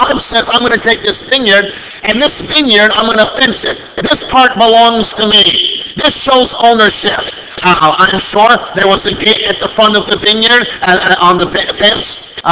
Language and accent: English; Midwest, United States; I'm from the Midwest. Grew up in the Midwest on farm ground.